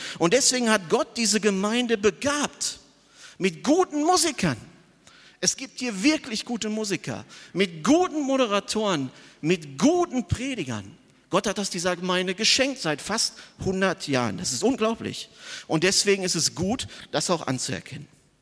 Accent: North Rhine-Westphalia, Germany; Als Westfale muss ich dafür eine Lanze brechen.

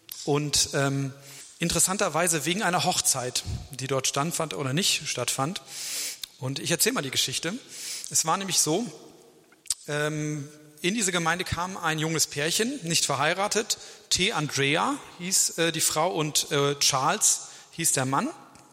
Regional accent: Bergneustadt, North Rhine-Westphalia, Germany; ich komme aus Bergneustadt. Das ist so ein bisschen profan.

